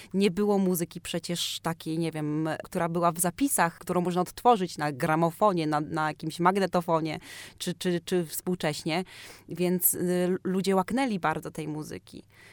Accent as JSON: {"language": "Polish", "town": "Olsztyn", "region": "Warmian-Masurian Voivodeship", "country": "Poland", "said": "jestem z Olsztyna, gdzie nie ma teatru operowego"}